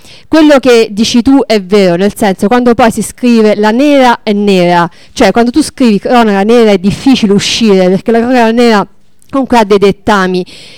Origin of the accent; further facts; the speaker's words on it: Viterbo, Lazio, Italy; Adesso a Viterbo, io sono di Viterbo